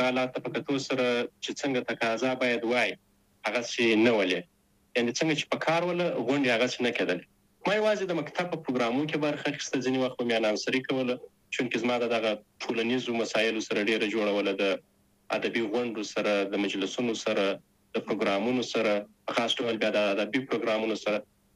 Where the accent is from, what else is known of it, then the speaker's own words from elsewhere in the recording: Zabul, Afghanistan; also born or lived in Kabul; زه اصلا د زابل ولایت د شاجوی ولسوالۍ یم. تقریبا په 2015 میلادي کې د زابل په شاجوی کې د مسازو په نوم په یوه کلي کې هلته ونړۍ ته راغلم،